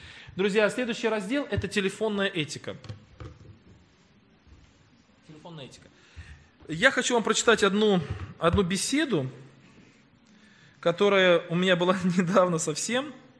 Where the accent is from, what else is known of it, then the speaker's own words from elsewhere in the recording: Tolyatti, Samara Oblast, Russia; born there; Это родной город моей семьи. Я сам родился в Тольятти, вся моя семья родилась в Нижнем Новгороде.